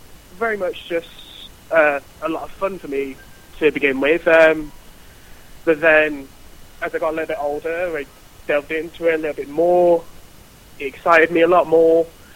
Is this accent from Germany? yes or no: no; Stoke-on-Trent, West Midlands, United Kingdom; Yes, I'm originally from Stoke-on-Trent.